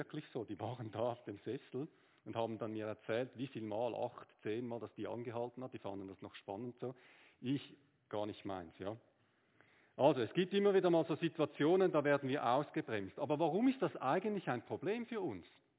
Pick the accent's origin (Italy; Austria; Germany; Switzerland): Switzerland; Das ist unser liebstes Füllwort als Schweizer, schnell, oder?